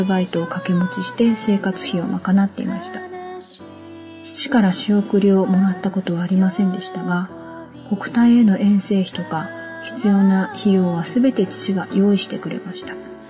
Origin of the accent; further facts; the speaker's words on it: Niigata, Japan; also born or lived in Nagasaki; 実は私は新潟県出身で小さい頃からスキーをしていました。